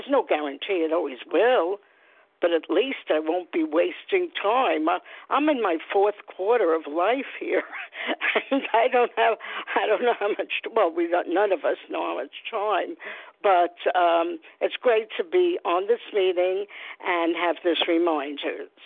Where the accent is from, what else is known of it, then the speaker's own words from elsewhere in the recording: New York City, New York, United States; I'm from New York City. Glad to be here.